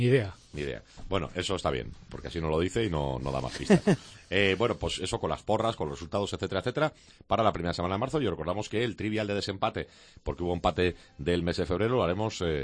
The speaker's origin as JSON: {"language": "Spanish", "country": "Spain", "said": "Yo como buen español que me considero"}